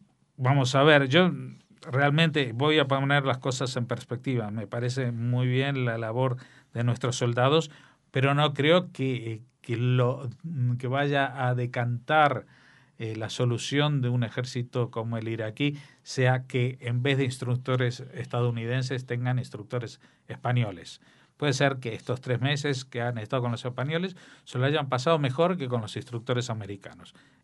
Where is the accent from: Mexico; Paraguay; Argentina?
Argentina; como se dice en mi tierra, en la Argentina